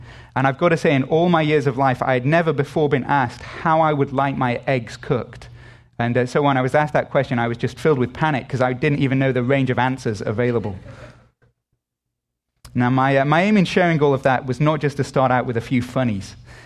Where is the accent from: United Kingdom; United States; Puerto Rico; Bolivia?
United Kingdom; being British.